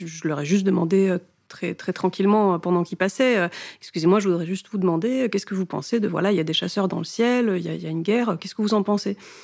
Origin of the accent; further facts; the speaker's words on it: Russia; moved away as an adult; non seulement parce que je suis russe, mais parce que ça fait longtemps que j'ai vécu, travaillé là-bas et beaucoup étudié ce qui se passait dans ce pays qui est le mien.